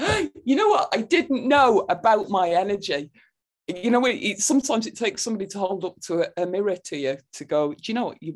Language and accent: English; Burnley, North West England, United Kingdom; Since I was a teenager growing up in Burnley